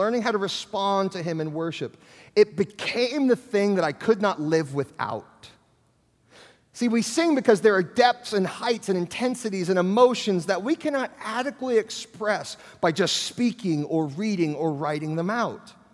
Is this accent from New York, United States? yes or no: yes; New York City, New York, United States; I was raised in New York City, and showing emotions, particularly in our environment, that wasn't really natural for me.